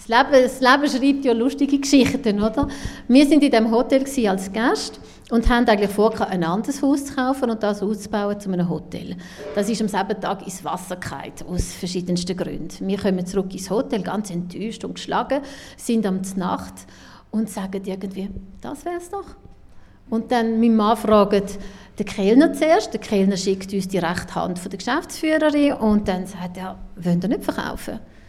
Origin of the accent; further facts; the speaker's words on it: Switzerland; Ja, anecken tue ich als Schweizerin einfach